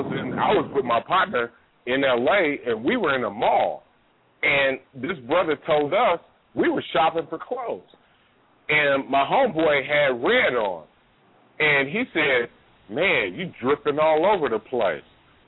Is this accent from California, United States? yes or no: yes; California, United States; I'm from the Yay area. And see, we don't raise a flag with colors.